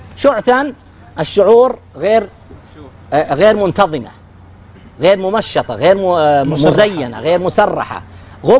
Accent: Saudi Arabia; نحن عندنا في السعودية

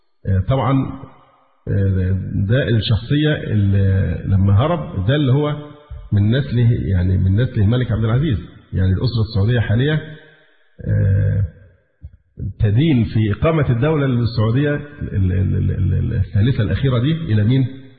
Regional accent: Egypt; لأننا لا ناقة لنا ولا جمل كمصريين

